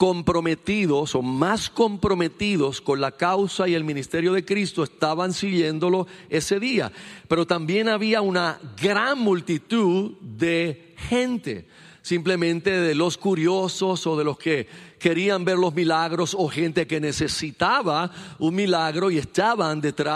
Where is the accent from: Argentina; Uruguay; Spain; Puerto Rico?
Puerto Rico; Carolina; pues yo me crié allá en Carolina, en la ciudad de Carolina.